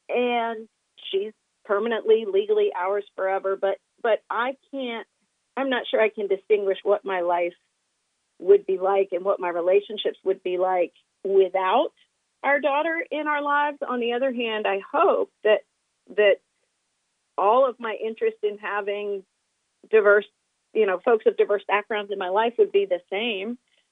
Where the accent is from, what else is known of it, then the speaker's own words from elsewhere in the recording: Atlanta, Georgia, United States; And that growing up in Atlanta, Georgia myself, race was one of the most obvious forms of difference.